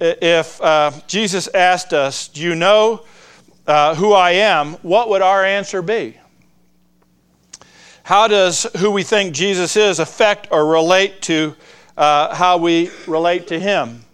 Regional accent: Claremont, California, United States; This picture here is a picture of a couple that I grew up with in Claremont, California.

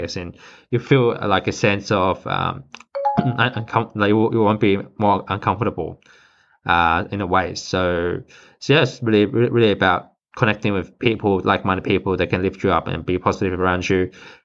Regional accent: Sydney, New South Wales, Australia; Growing up in Sydney, Australia

